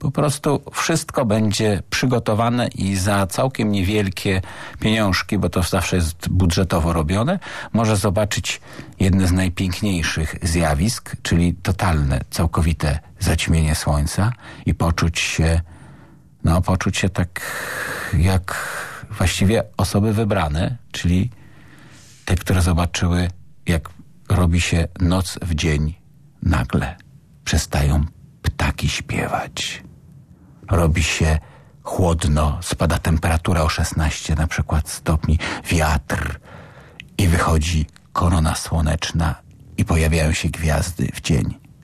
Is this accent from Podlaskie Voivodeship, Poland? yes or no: no; Szczecin, West Pomeranian Voivodeship, Poland; bo jestem szczecinianinem